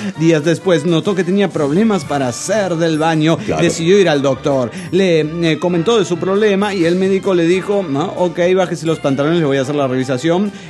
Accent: Cancún, Quintana Roo, Mexico; de Cancún, Quintana Roo.

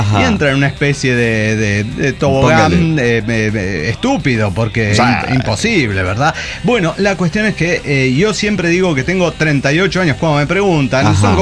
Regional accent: Ecuador; now in Mexico; Yo originalmente soy de Ecuador, por si no saben mi currículum vitae.

